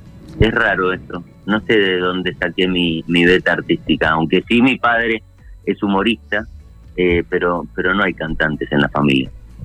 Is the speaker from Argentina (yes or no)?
yes; Argentina; yo vengo de Argentina y ahí mi música suena en Argentina, en las radios